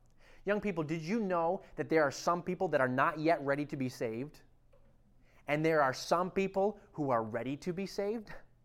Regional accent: Maine, United States; and he grew up in Cincinnati, and I grew up in Maine.

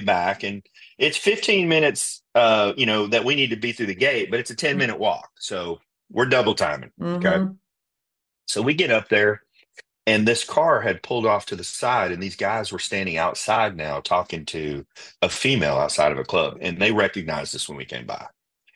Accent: United States; I'm an American soldier on the other side of the world, serving my country, protecting their country, in trial for life in prison.

